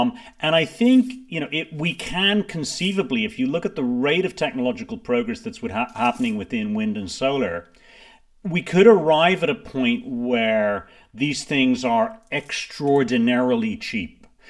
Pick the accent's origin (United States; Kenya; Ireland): Ireland; because I come from a small country. You know, I grew up in Ireland.